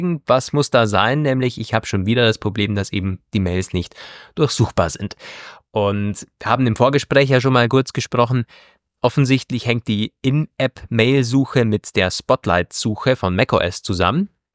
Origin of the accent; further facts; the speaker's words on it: Germany; Also es hat mich noch eingeschneit am Bodensee. Ihr könnt euch erinnern, die letzte Folge ja noch in meiner alten Heimat aufgenommen.